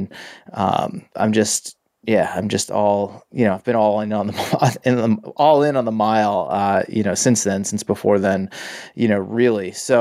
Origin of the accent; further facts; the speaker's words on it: Massachusetts, United States; So I'm from Massachusetts, where I grew up. I ran collegiately in New England.